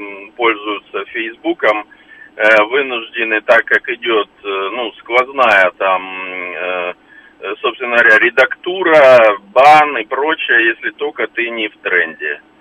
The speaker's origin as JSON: {"language": "Russian", "country": "Russia", "said": "Поэтому я совершенно четко, ну, как россиянин, могу сказать"}